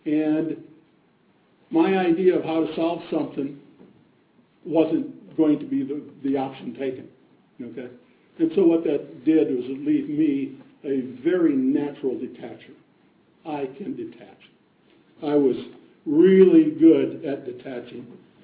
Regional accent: Iowa, United States; moved away as an adult; also born or lived in New York / Chicago / Kansas City; now in Atlanta, United States; I grew up in the Midwest, in Iowa. Then my wife and I moved from there to New York, a couple of places in New York, a couple of places in Chicago, Kansas City

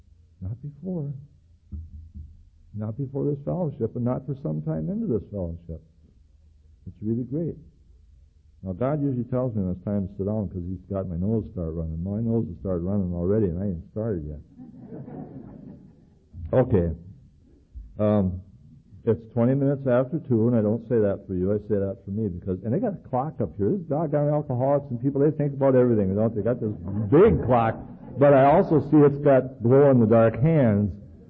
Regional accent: Superior, Wisconsin, United States; I grew up in Superior, Wisconsin. There was 25,000 people in 89 bars.

